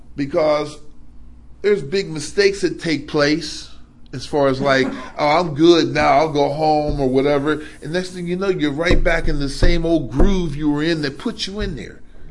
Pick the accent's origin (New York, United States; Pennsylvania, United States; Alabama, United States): Pennsylvania, United States; Pittsburgh; I'm from the Pasna area, Pittsburgh.